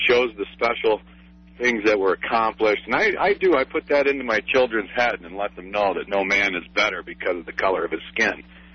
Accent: Gary, Indiana, United States; I grew up in the Midwest in Gary, Indiana, and during the 60s I was in elementary school

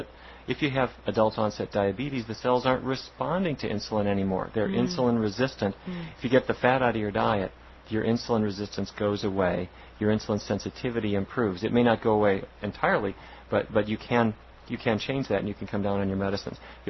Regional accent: North Dakota, United States; a kid growing up in North Dakota. My mom would take that grease.

